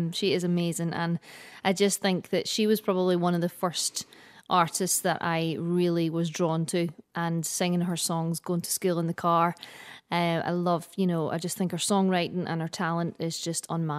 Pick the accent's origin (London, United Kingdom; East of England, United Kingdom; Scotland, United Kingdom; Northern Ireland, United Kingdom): Scotland, United Kingdom; Glasgow; accent: Glaswegian; moved away as an adult; now in Ireland; I was born and raised in Glasgow. I moved over here in 2010. And my mum and dad are both Irish. My mum's from Donegal and my dad is from Tyrone.